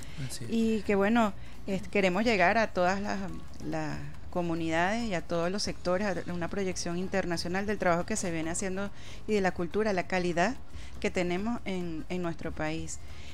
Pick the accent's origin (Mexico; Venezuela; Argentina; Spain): Venezuela; enaltecer lo que somos los venezolanos